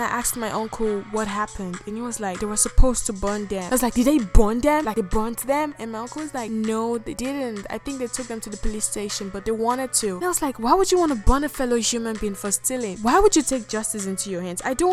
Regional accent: Nigeria; I grew up in Nigeria, and so I know very much about jungle justice.

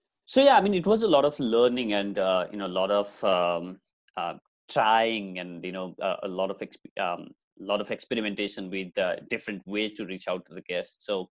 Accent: Nepal; moved away as an adult; now in Delhi, India; I'm based in Delhi. I'm originally from Nepal, where you guys are also from. So I'm based in Delhi. I have been here for almost 9 years now.

